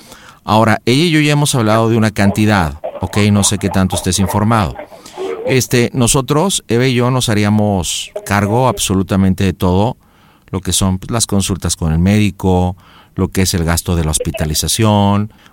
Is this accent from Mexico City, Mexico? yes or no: yes; Mexico City, Mexico; Vivimos dentro del área metropolitana, yo soy de la Ciudad de México, mi esposa también.